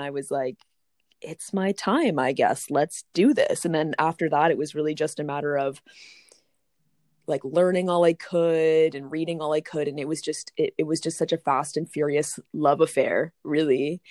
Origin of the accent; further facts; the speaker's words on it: Brantford, Ontario, Canada; And I grew up in Brantford, Ontario, so like a fairly small-ish city in Ontario.